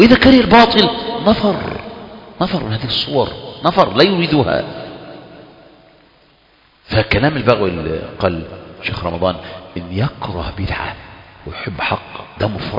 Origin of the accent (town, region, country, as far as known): Egypt